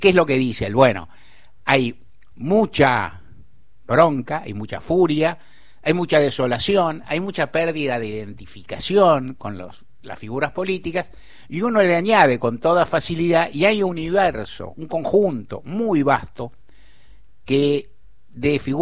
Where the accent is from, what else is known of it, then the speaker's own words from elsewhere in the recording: Argentina; y como argentino que soy, que me interesa lo que digan los veredictos